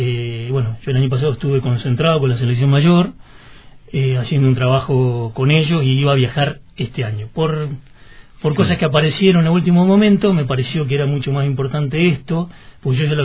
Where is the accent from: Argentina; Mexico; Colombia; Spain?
Argentina; Santa Fe; soy de ahí de Santa Fe, estoy hace del año 92